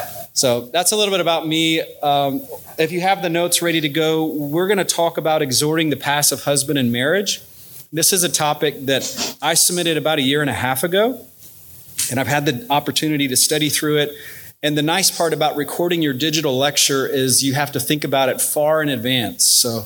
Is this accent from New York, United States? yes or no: no; Georgia, United States; So I am not a Californian by birth, though. I'm a Georgia native. Any Georgians in here?